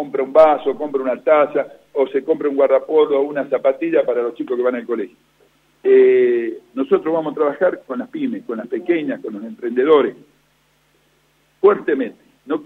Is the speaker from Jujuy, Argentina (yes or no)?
yes; Jujuy, Argentina; lo que quedamos somos los jujeños acá en nuestra provincia.